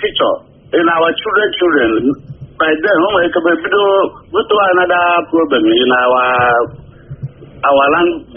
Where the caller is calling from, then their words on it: Ghana; I'm calling from Ghana.